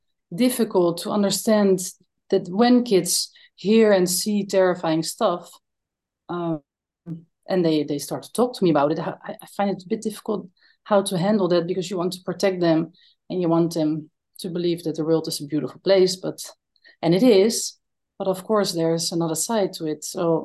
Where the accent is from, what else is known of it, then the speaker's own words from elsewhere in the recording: Netherlands; because I'm from the Netherlands, and in the Netherlands they have